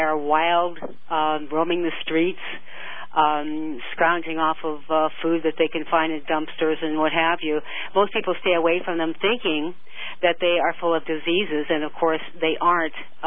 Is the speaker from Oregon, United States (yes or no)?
yes; Portland, Oregon, United States; Well, I grew up in Portland, Oregon, and I was always in communication with animals